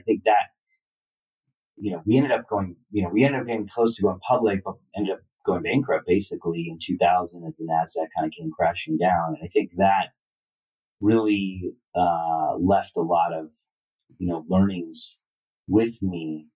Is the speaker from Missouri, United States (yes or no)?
no; California, United States; born there; I was born in the U.S. My wife's born in New York. I was born in California, like we talked about. But, you know, we're of Indian descent.